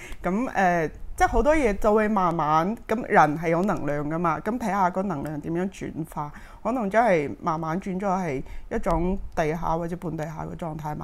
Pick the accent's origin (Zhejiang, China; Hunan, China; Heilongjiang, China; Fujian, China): Heilongjiang, China; Harbin; Chinese is a second language; now in Hong Kong; 是很喜歡廣東話的，作為一個距離我家鄉，即我是哈爾濱人，距離我家鄉很遠，整個文化背景完全不同的一種語言